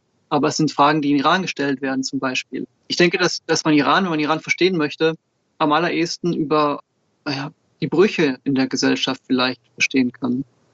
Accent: Switzerland; born there

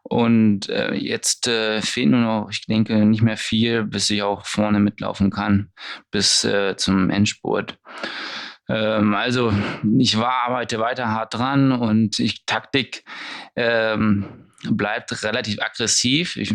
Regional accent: Hanover, Lower Saxony, Germany; Erstmal moin, wie man bei uns in Hannover auch sagt.

